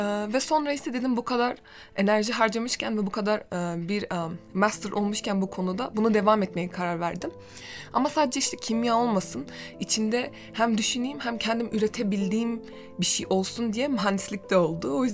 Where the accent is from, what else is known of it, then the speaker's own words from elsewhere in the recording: Baku, Azerbaijan; Turkish is a second language; also born or lived in Iran; Aslen İranlıyım ama 2 yaşımdan beri Azerbaycan'da yaşadım ve büyüdüm. Şu anda Orta Doğu Teknik Üniversitesi'nde Kimya Mühendisliği Fakültesi'nde okuyorum ve sonuncu sınıfım. Bakü'de de ilk birkaç senemi İran Okulu'nda okudum. Bakü'deki İran Okulu'nda.